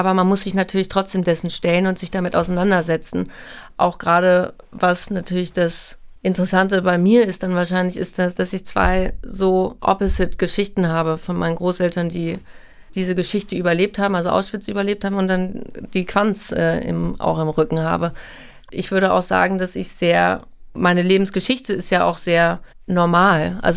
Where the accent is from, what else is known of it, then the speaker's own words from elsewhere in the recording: Hamburg, Germany; also born or lived in New York; Ich bin in New York geboren, weil meine Eltern damals in New York gewohnt haben. Bin dann aber relativ früh wieder nach Hamburg gezogen und bin in Hamburg aufgewachsen. Also ich war unter einem Jahr, als ich wieder nach Hamburg gezogen bin.